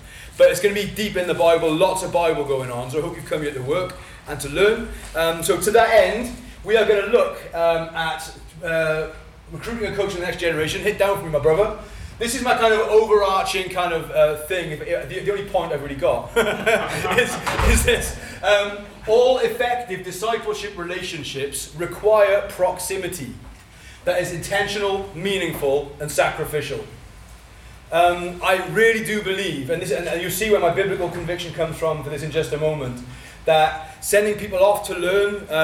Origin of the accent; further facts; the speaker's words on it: Wales, United Kingdom; But I'm Welsh. We can't help it.